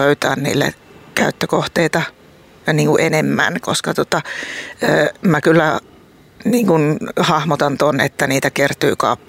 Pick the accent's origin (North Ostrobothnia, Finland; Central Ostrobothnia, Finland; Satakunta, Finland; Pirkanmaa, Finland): Pirkanmaa, Finland; Ylöjärvi; mähän olen kotoisin Tampereen kehyskunnasta Ylöjärveltä